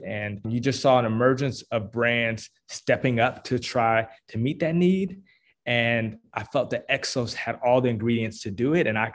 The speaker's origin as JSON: {"language": "English", "town": "Washington", "region": "District of Columbia", "country": "United States", "lives_now": "Atlanta, United States", "said": "I've been fortunate in that married my wife and raised a family here in Atlanta, but I'm originally actually from Washington, D.C."}